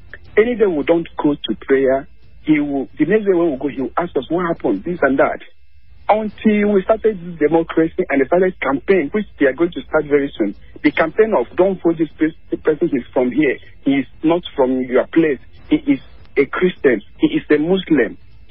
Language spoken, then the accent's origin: English; Kaduna State, Nigeria; I grew up in Kaduna State. Growing up in Kaduna State, we didn't know who was a Christian, we didn't know who was a Muslim. We celebrate Christmas, we celebrate Salah together. The place I grew up as a Catholic then, as a young Catholic